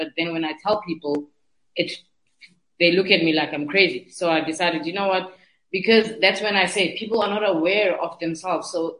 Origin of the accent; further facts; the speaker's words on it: Nyanga, Western Cape, South Africa; I'm from Nyanga. That's the USP.